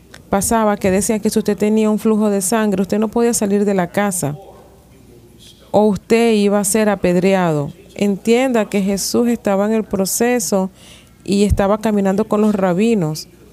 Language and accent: Spanish; Tuskegee, Alabama, United States; born there; Como yo nací en Tuskegee, mi mamá me llevaba a la iglesia